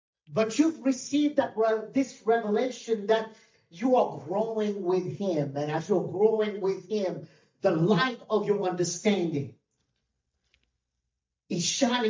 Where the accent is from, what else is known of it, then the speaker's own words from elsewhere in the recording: London, United Kingdom; now in Tulsa, United States; growing up in London, England, and to leave that and go in the cow pastures of Tulsa, Oklahoma, where you see horses and cows. And that wasn't my background. My background was concrete. Concrete everywhere.